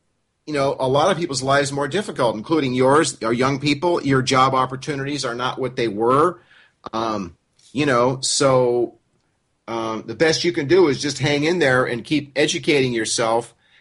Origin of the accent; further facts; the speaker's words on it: United States; because I'm actually an American who actually knows about other cultures and people